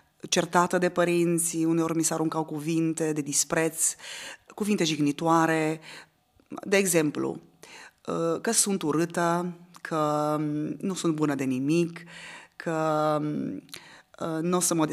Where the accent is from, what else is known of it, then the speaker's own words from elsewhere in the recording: Iași, Iași County, Romania; moved away as an adult; când aveam 21 de ani, părinții mei, împreună cu toată familia, s-au retras în zona Banatului, am venit din Iași, ne-am mutat în Banat. Eu am făcut școala la Lugoj, apoi m-am transferat la Timișoara cu serviciu.